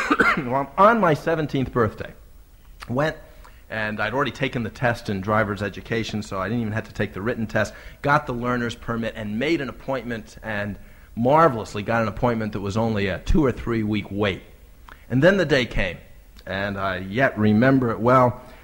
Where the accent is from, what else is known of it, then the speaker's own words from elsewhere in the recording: New Jersey, United States; I, at the time, was growing up in New Jersey, and I guess it still is that way.